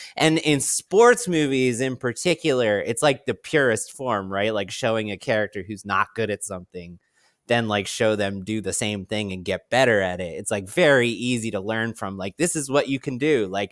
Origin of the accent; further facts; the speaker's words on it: Baltimore, Maryland, United States; for those who are out there listening, we are from Baltimore, and every field around here is a piece of shit.